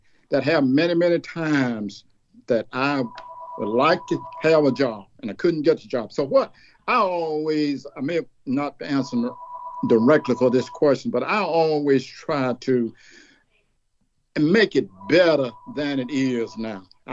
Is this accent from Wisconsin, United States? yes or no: no; DeKalb, Mississippi, United States; Now, at my hometown where I grew up, my grandfather was a bookkeeper in the Bank of DeKalb, Mississippi.